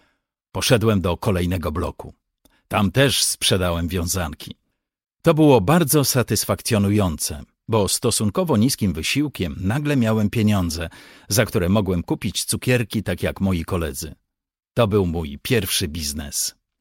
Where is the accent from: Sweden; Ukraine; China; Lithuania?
Sweden; Kiedy dorastałem w Szwecji, moi rodzice na różne sposoby kombinowali, żeby spiąć jakoś koniec z końcem.